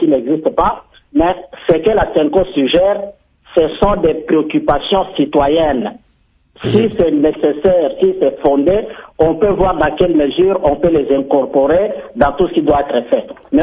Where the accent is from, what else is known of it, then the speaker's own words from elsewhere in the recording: DR Congo; Mais mon ami Gérard, nous sommes Congolais.